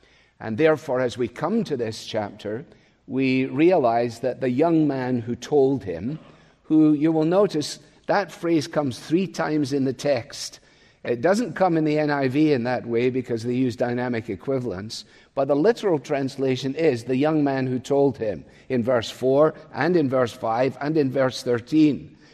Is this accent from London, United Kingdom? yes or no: no; Scotland, United Kingdom; Growing up in Scotland